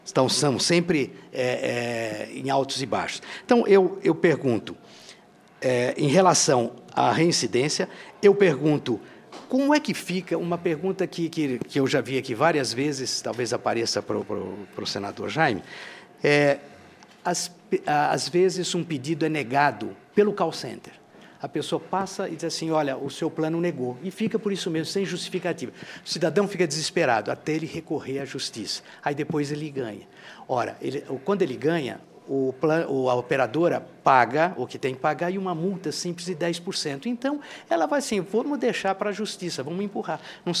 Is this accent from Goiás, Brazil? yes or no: yes; Goiás, Brazil; eu sou do estado de Goiás